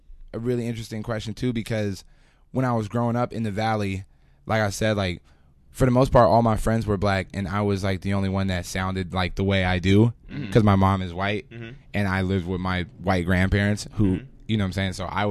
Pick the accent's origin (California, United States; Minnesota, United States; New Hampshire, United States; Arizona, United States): California, United States; Northridge; also born or lived in Ventura; So I'm trying to sell it all with voice right now. I'm from Northridge.